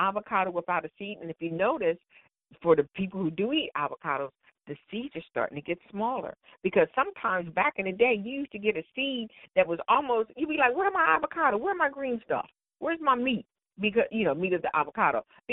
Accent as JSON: {"language": "English", "region": "Northeast", "country": "United States", "said": "because we're from the Northeast. And if you're from the Northeast, you don't have a summer."}